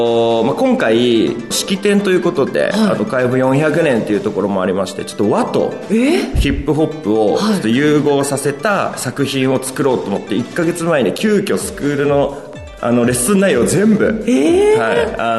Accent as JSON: {"language": "Japanese", "town": "Nagaoka", "region": "Niigata", "country": "Japan", "tie": "born or raised there", "said": "はい、もう生まれも育ちも長岡なので。"}